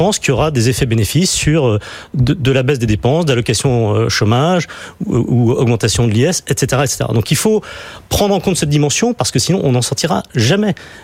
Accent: Grenoble, Auvergne-Rhône-Alpes, France; Moi je suis grenoblois, j'ai vu une industrie qui est l'industrie du ski à Grenoble disparaître complètement

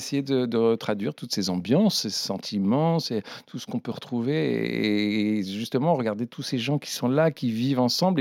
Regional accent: Pont-l'Évêque, Normandy, France; born there; il est allé en Normandie et c'est là où je suis né parce que je suis normand au final. Je suis né à Pont-l'Évêque

